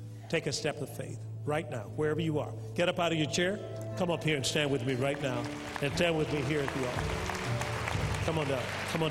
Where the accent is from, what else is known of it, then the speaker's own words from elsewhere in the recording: Tuskegee, Alabama, United States; as a child, I was brought up in Alabama, in Tuskegee, and my dad and mom took me to church.